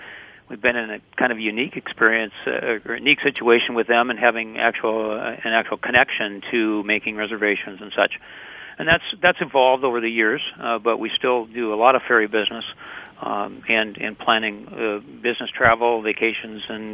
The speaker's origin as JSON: {"language": "English", "town": "Seattle", "region": "Washington", "country": "United States", "tie": "born or raised there", "said": "And I grew up in Seattle in the steamship industry"}